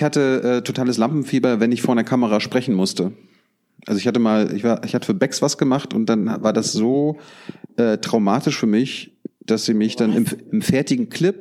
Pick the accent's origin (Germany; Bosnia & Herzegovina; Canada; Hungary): Germany; Mecklenburg-Vorpommern; ich komme ja aus MacPom